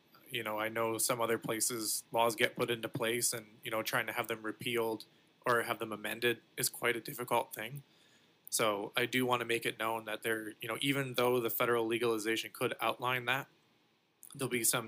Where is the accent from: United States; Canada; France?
Canada; And like born and raised in Canada, but spent 4 years down there loving the cannabis plant.